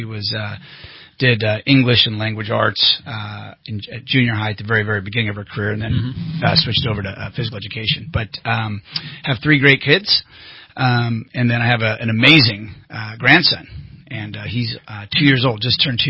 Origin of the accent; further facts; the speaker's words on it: Anderson, California, United States; also born or lived in Orange County, California; I've lived in Palo Cedro, Cottonwood, Anderson, Shasta Lake or Central Valley. So lived all over Shasta County. Was born in Orange County, but we moved here when I was about 3.